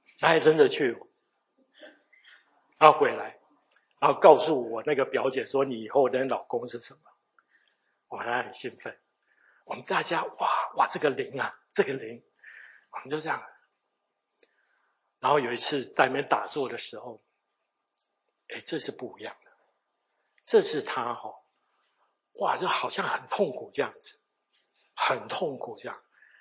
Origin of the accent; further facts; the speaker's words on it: Taiwan; 我是从台湾来的，台湾的宫庙特别多